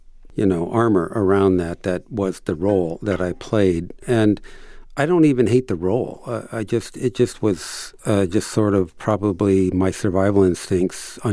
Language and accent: English; Midwest, United States; I mean, yeah, I grew up in the Midwest. These are homes to me. These are my people.